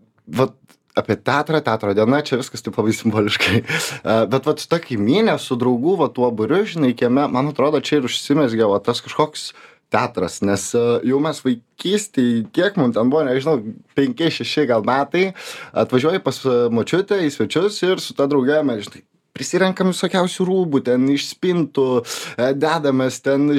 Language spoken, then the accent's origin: Lithuanian; Kuršėnai, Šiauliai County, Lithuania; Šiaip esu kilęs iš nedidelio miestelio Kuršėnų. Prie Šiaulių yra toks miestelis.